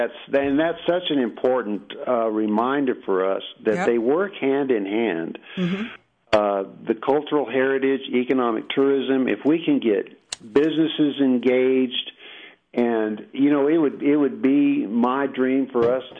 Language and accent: English; Isleta, Texas, United States; growing up in Isleta